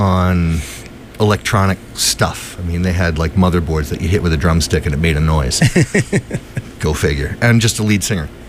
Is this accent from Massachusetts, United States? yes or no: yes; Weymouth, Massachusetts, United States; born there; Yes, I was born in Weymouth